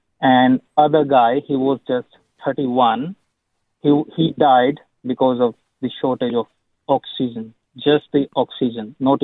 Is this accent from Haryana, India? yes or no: yes; Haryana, India; English is a second language; my whole family, my cousin, everyone is in my hometown that's in Haryana near New Delhi, which is the worst right now in India.